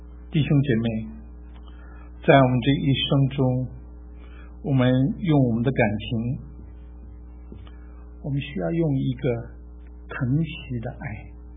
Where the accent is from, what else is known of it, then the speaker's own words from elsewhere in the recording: Taiwan; moved away as an adult; also born or lived in Beijing, China; now in United States; 我生在北京，我解放前我生在北京，解放后我生长在台湾，19岁那年来到美国，一直到现在。我在台湾生活了将近16年